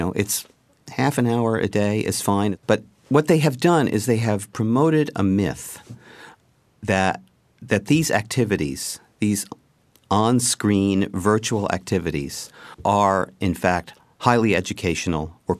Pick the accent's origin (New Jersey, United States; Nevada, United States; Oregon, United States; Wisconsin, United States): New Jersey, United States; Teaneck; I grew up in Teaneck, New Jersey, which is right outside New York City.